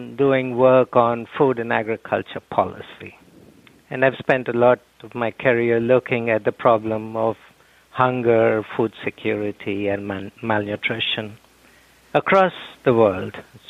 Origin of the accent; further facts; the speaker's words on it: South India, India; also born or lived in Rajasthan; I was born in a small village in southern India. It was a rice-growing village, and that was one of the early villages that adopted the Green Revolution rice technology in South India.